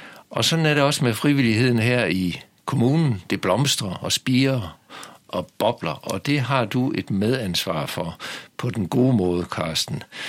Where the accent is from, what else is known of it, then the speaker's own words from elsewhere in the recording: North Denmark Region, Denmark; Jeg er jo også nordjyde